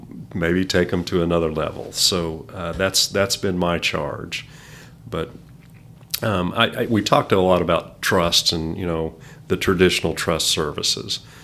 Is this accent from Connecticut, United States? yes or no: no; Enid, Oklahoma, United States; I recall fondly my childhood in Enid and growing up in Enid.